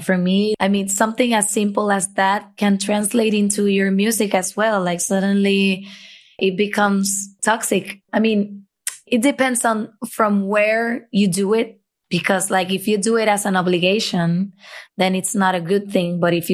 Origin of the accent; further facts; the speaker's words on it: Puerto Rico; oh, you think that just because I'm from the Caribbean and our climate is like